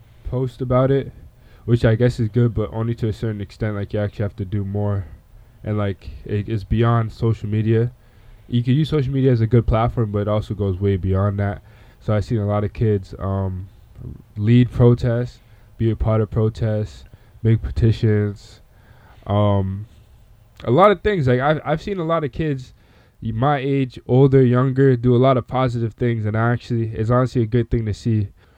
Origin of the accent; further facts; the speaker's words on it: Canada; I'm a kid from Canada